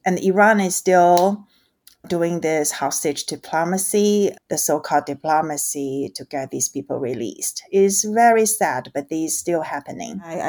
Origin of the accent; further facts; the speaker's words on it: Beijing, China; moved away as an adult; now in Princeton, United States; I grew up in Beijing, China, and educated in China as well. And I moved here in 2014